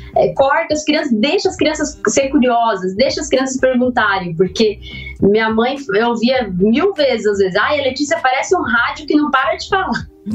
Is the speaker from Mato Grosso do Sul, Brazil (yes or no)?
yes; Naviraí, Mato Grosso do Sul, Brazil; eu sou do sul, do Mato Grosso do Sul, na Viraí